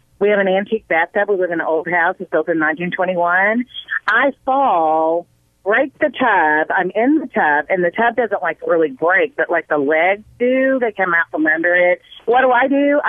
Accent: Arkansas, United States; Honey, we're from Arkansas, baby. You don't have to put on a show.

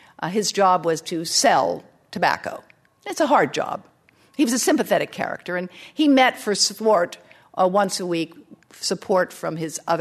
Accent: United States; being American, I confess to a certain belief that our country is the best and the greatest in everything.

